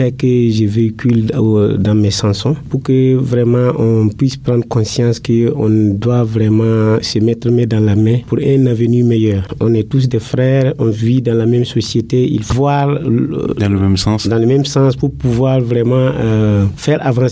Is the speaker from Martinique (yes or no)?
no; Burkina Faso; Vraiment, c'est de ne pas oublier qu'on est tous des Burkinabés.